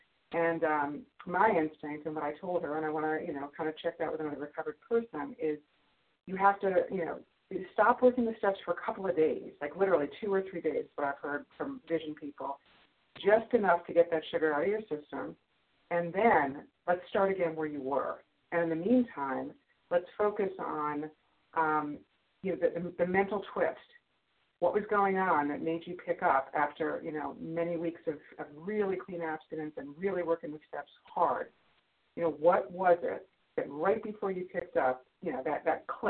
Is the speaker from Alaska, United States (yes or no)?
no; New York, United States; from New York, recovered compulsive overeater.